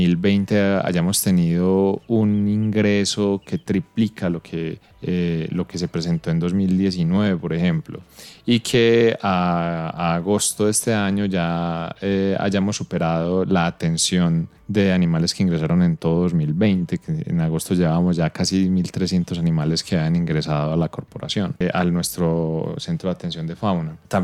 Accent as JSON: {"language": "Spanish", "region": "Antioquia", "country": "Colombia", "said": "es a reconocer a la fauna silvestre como nuestra principal riqueza como colombianos, como antioqueños."}